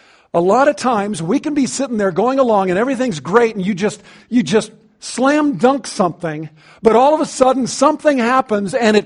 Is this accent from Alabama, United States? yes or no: no; Hawaii, United States; My wife and I grew up in Hawaii. I used to do a lot of surfing.